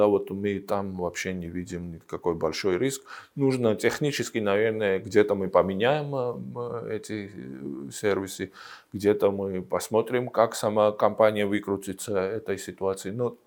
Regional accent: Georgia; Да, вот, допустим, я сам из Грузии.

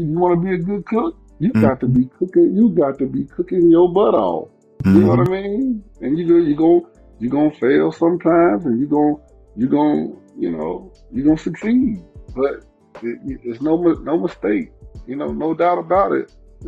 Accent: Decatur, Georgia, United States; Well, I grew up in Atlanta, Georgia. I moved here when I was six. Decatur, Georgia.

